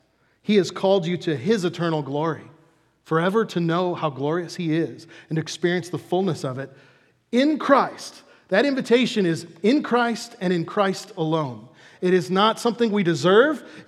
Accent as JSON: {"language": "English", "town": "Chicago", "region": "Illinois", "country": "United States", "tie": "born or raised there", "said": "I mean, I grew up in Chicago. I'm a skeptic, right?"}